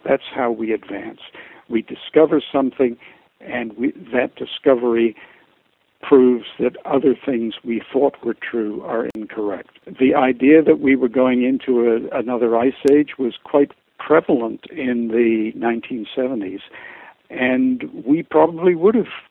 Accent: Canada; And I've got to be careful as a Canadian what I say about you guys, because you're big and strong.

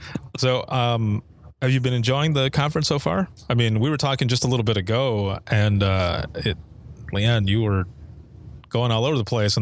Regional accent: Michigan, United States; See, it's because I'm from Michigan, I guess.

